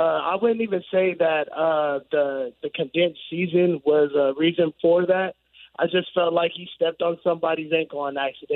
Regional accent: California, United States; I'm from California

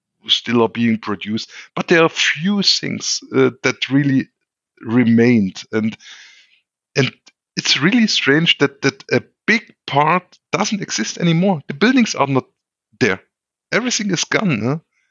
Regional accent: East Germany, Germany; our new fancy light blue GDR passport.

